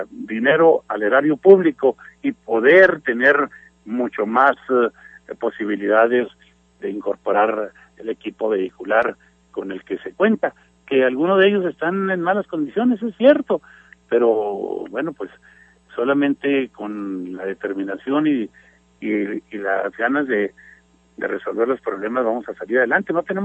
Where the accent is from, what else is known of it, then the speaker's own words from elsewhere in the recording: Ciudad Juárez, Chihuahua, Mexico; Yo soy de Juárez, nací en Juárez, mis antepasados queridos, aquí murieron, y aquí seguramente quiero también yo morir